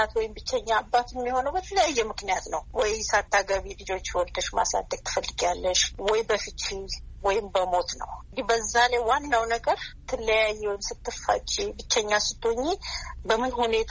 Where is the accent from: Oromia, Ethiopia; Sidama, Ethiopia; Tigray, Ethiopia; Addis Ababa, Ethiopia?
Oromia, Ethiopia; Toke Rensa; also born or lived in Ambo; የተወለድኩት ከአምቦ 35 ኪሎ ሜትር ርቃ በምትገኘው ቶኬ ሬንሳ የምትባል መንደር ነው። የገጠር መንደር ነች እና እዛ ከአንደኛ እስከ ስድስተኛ ተማርኩ።